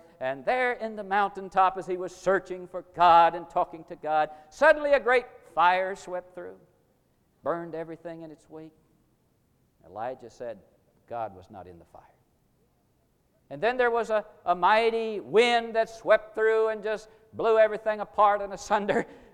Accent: Missouri, United States; because I was from Missouri, and I, you know, logically, I would return to my home state and pastor a good church there.

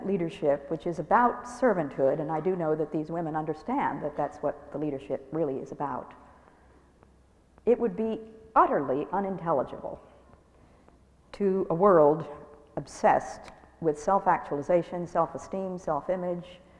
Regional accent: New England, United States; I come from New England, you know.

